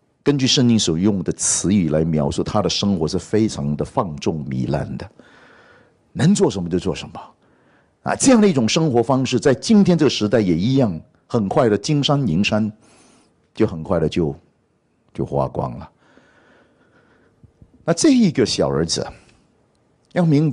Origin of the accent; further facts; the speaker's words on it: Malaysia; 我是马来西亚华侨，我马来西亚出生。那我们小的时候住的地方呢，其实是一个非常乡下的地方